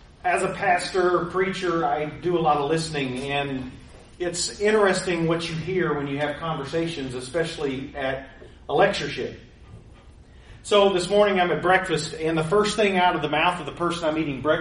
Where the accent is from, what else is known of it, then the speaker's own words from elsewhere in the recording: Tennessee, United States; Let me dumb this down. I'm from Tennessee. I was a youth pastor, youth minister for 12 years